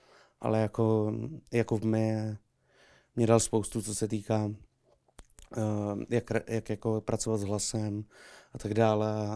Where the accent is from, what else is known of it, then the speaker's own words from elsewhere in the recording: Třebíč, Vysočina Region, Czechia; protože pocházím od Třebíče